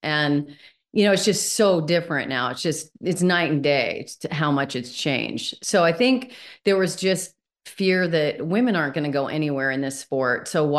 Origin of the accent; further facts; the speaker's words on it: Oregon, United States; So it was challenging in both areas, but also three areas, because we're also from Oregon.